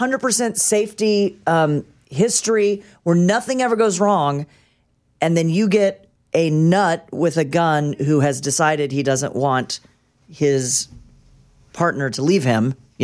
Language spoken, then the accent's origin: English; Topeka, Kansas, United States; They had different tones for different emergencies when I was growing up in Topeka.